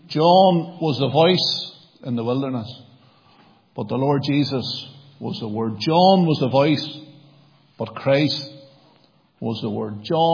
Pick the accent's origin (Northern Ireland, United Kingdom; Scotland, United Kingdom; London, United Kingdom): Northern Ireland, United Kingdom; Lurgan; We are all from Lurgan after all. We're a wee bit crooked anyway.